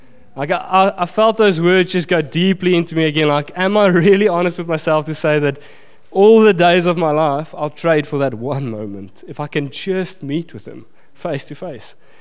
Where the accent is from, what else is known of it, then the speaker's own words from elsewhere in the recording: Pretoria, Gauteng, South Africa; I grew up in Pretoria. I studied in Bloemfontein, where I met my gorgeous wife.